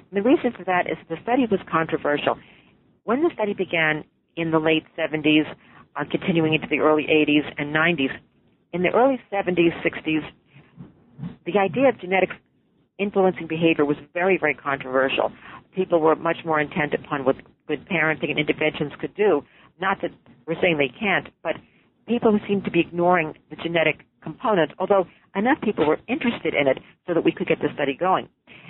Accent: New York City, New York, United States; I grew up in New York City, and I am a fraternal twin myself

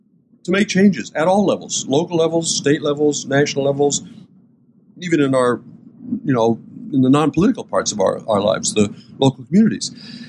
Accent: Port Clinton, Ohio, United States; When I was growing up in Port Clinton

